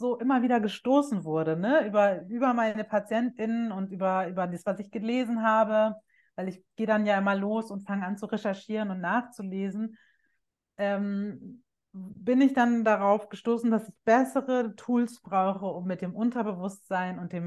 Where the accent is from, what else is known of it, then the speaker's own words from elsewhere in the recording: Bavaria, Germany; Ich bin in Bayern auf dem Land groß geworden